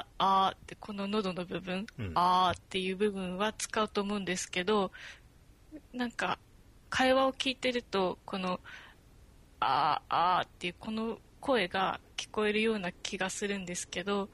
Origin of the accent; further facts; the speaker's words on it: Tohoku, Japan; 東北です。